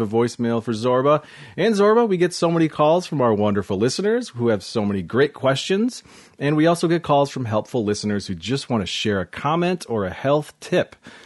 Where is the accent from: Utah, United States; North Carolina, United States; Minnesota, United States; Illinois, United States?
Minnesota, United States; Nope. I'm actually from Minnesota.